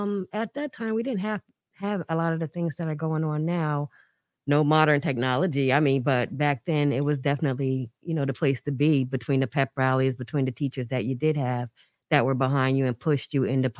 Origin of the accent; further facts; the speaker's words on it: New Haven, Connecticut, United States; I grew up, well, born and raised here in New Haven.